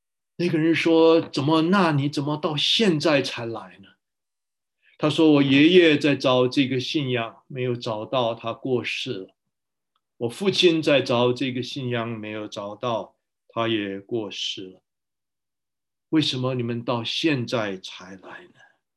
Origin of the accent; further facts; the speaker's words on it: China; 我们是中国人，不是吗？